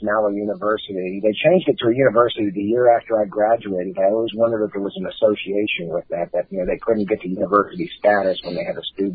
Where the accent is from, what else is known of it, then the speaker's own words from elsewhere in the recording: Schenectady, New York, United States; born there; Yeah, I was born in New York State, Schenectady, New York, which is the object of ridicule my entire Marine Corps career